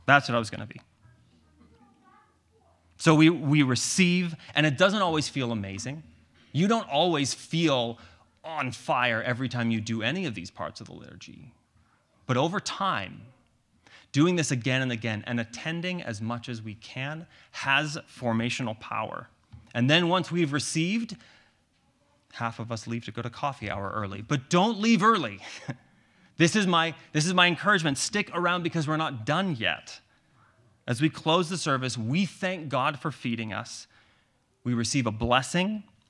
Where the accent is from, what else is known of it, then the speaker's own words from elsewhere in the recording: Canada; now in United States; I learned that as a Canadian coming to this country